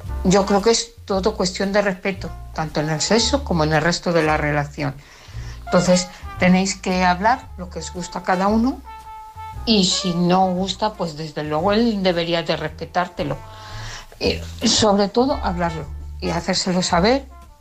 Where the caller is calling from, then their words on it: Parla, Community of Madrid, Spain; de Parla.